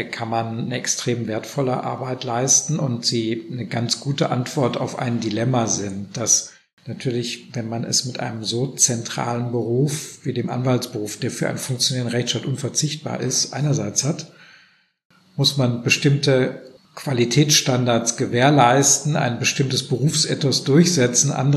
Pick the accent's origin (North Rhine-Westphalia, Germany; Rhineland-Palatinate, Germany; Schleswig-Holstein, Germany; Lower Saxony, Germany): North Rhine-Westphalia, Germany; Gelsenkirchen; ich komme aus Gelsenkirchen